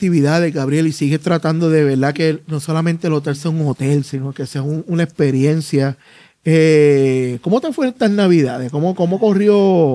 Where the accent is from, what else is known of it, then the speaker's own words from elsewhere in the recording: Puerto Rico; que nuestra identidad como puertorriqueños siempre se mantenga fija, no importa quién llegue.